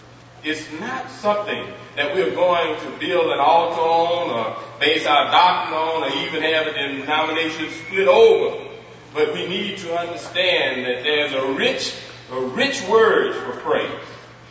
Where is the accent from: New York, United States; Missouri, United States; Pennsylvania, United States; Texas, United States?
Texas, United States; And remember, I'm from Texas. Amen. So my pronunciation may not be the same as yours, but it's close enough.